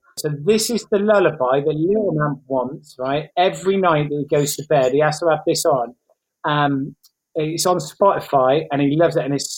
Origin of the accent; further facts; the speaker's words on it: Gloucester, South West England, United Kingdom; also born or lived in Wiltshire / Bristol; So I was born in Wiltshire, then for the first year I lived in Bristol, and then I moved to Gloucester when I was just before I was one. So I count myself as coming from Gloucester, because where I was born, I never lived.